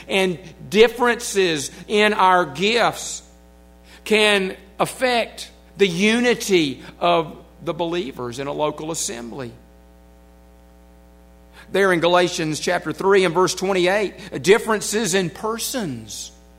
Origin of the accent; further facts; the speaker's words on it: United States; born there; Yes, I'm still from the United States of America. This is where I was born. My citizenship is here as far as this earth is concerned.